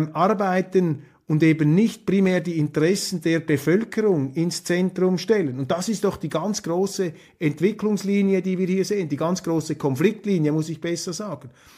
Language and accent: German; Switzerland; Und ich würde als Schweizer hinzufügen